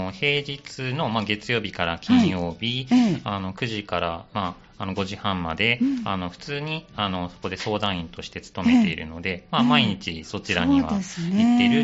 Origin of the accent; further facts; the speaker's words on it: Nara, Japan; now in Sanda, Japan; もともと奈良県で生まれ育っているので、ちょっとサンダとは縁がなくて、十数年前に引っ越してきたというような形ですね。